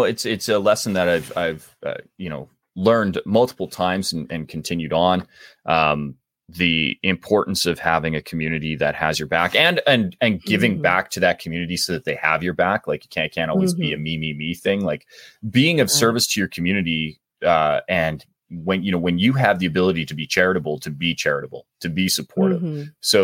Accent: Canada; accent: Canadian; now in Calgary, Canada; I'm doing my best today to hide my Canadian accent, but no, I'm way up north in Calgary, Alberta currently. Was in Vancouver, like I said, for a long while, and commute back down to LA on a semi-regular basis.

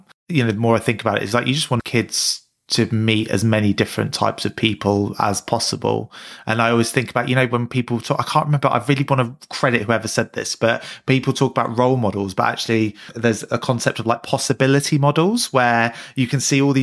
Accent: London, United Kingdom; I grew up in London, and it was, you know, it's always been, you know, South London, quite a multicultural place

